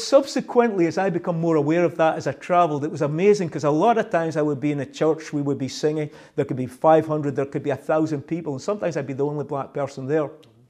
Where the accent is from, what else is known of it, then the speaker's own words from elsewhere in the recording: Peterhead, Scotland, United Kingdom; now in United States; But I would have to say, growing up in Peterhead, very little.